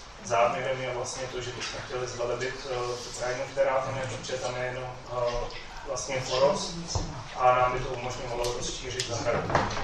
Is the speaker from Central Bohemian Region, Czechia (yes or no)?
yes; Kosmonosy, Central Bohemian Region, Czechia; jsem občanem Kosmonos, jako jsem rodák Kosmonos, byl jsem jak do základní nebo mateřské školy